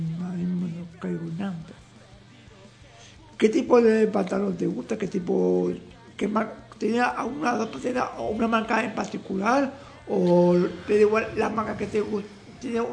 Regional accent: Madrid, Community of Madrid, Spain; now in Porto, Portugal; Soy de Madrid, de Camanché, vivo en Ujel, pero vivo en Oporto, un piso propio, con mi hipoteca como todo el mundo.

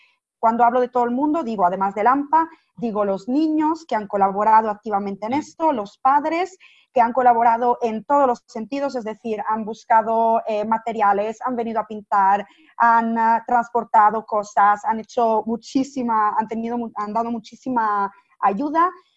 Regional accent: Italy; Spanish is a second language; Sí, sí, es que soy italiana. No sé si se nota algo en el acento, pero soy italiana.

